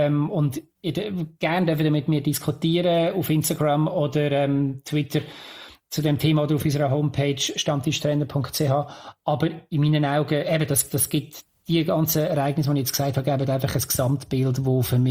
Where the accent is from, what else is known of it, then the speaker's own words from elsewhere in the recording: Lucerne, Switzerland; wir haben das als Luzerner mehr als einmal erlebt